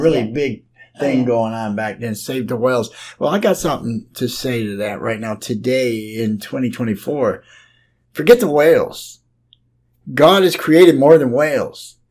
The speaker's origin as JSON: {"language": "English", "country": "United States", "tie": "born or raised there", "said": "I've just felt so safe growing up in the United States"}